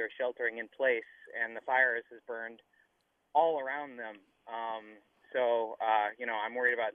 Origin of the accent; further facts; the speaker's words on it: Knights Valley, California, United States; I grew up in Sonoma County. I actually grew up right near where the Tubbs Fire originated in Knights Valley, California. That's in between Calistoga and Healdsburg along Highway 128.